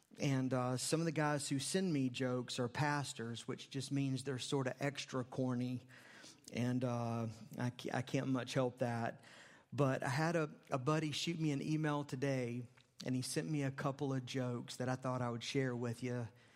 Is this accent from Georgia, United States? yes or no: no; Charlotte, North Carolina, United States; So I grew up in the Carolinas, grew up in Charlotte, West Charlotte, over near the airport, that part of West Charlotte.